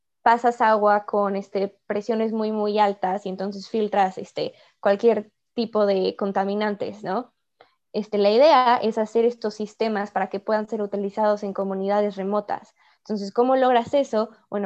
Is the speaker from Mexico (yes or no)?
yes; Mexico; now in Toronto, Canada; Yo nací y crecí en México y crecí viendo no solamente a veces mucha desigualdad social